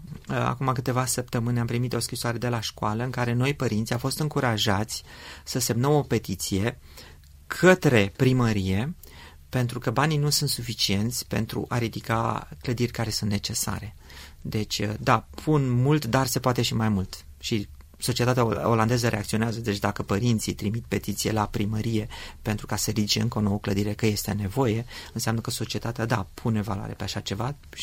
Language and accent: Romanian; Romania; am crescut în România și mi-a fost bine și fac parte din generația cu cheia la gât